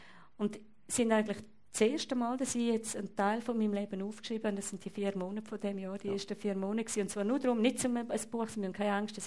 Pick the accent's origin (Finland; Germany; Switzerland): Switzerland; Graubünden; Ich bin als Bündner ja auch gewöhnt, autonom zu sein und auch in den Bergen allein zu sein